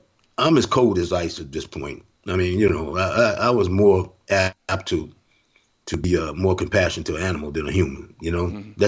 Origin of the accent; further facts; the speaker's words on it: New Orleans, Louisiana, United States; because I'm from New Orleans, and mm-hmm. New Orleans, we used to hearing jazz bands.